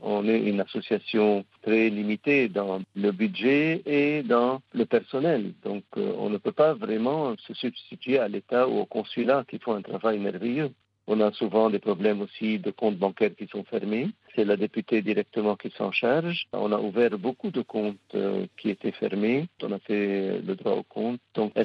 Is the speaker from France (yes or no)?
yes; France; nous avons en tant que Français de l'étranger